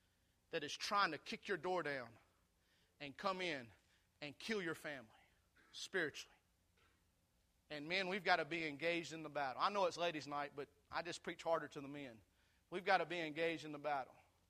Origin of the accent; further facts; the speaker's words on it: Texas, United States; Somebody asked me, I'm from Texas.